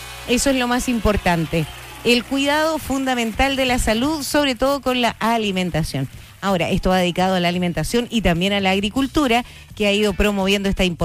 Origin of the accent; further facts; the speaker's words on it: Currupulli, Los Ríos, Chile; Esto es en Currupulli, en San Pablo, pues. De ahí somos, de Currupulli.